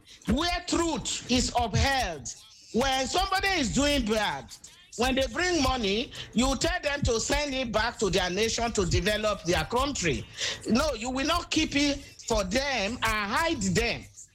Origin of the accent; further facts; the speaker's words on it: Nigeria; as a Nigerian woman, I appreciate the fact that the queen was an epitome of beauty and intellect